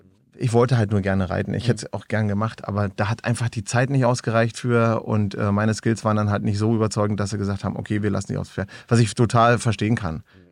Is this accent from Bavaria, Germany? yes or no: no; Stendal, Saxony-Anhalt, Germany; also born or lived in Frankfurt (Oder); Also gebürtig Frankfurt-Oder, und dann bin ich relativ frühzeitig nach Sachsen-Anhalt verschleppt worden, ohne mein Zutun.